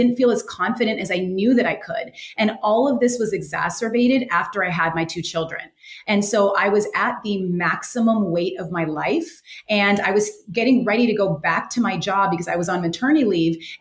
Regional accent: West Coast, United States; now in New York City, United States; And I grew up on the West Coast, and I always saw movies and TV shows about New York.

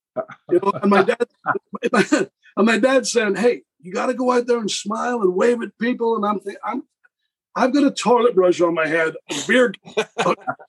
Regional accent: Belfast, Northern Ireland, United Kingdom; I'm from Northern Ireland. I'm like 10 miles. Belfast, why would I be a Roman soldier?

